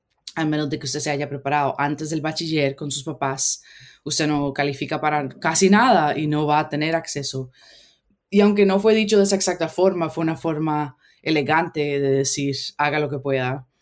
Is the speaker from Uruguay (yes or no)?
no; Costa Rica; me imagino que hay muchas personas en mi país, Costa Rica, y en muchos otros países